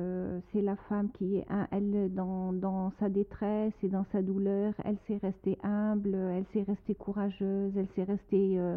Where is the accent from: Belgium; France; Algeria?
Algeria; je voulais absolument l'éditer chez moi en Algérie.